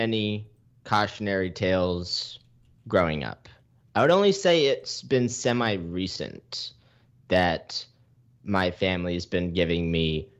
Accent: New York, United States; But one thing about growing up in New York, you grow up very fast.

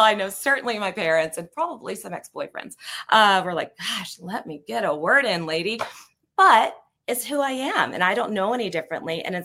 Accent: the South, United States; being a Southerner, I think it's in my blood. I think it is just part of who we are.

